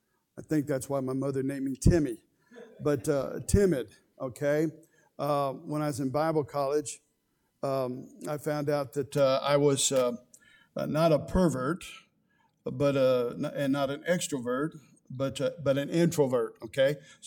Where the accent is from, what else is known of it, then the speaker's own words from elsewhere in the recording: Corpus Christi, Texas, United States; And Corpus Christi, Texas, and I was born there because I wanted to be close to my mother. And I was raised in Corpus Christi.